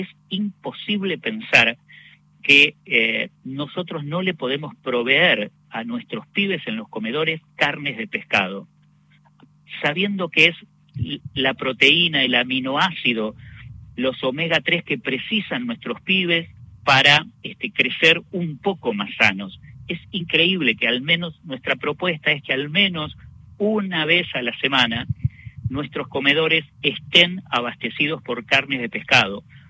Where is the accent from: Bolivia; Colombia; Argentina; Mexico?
Argentina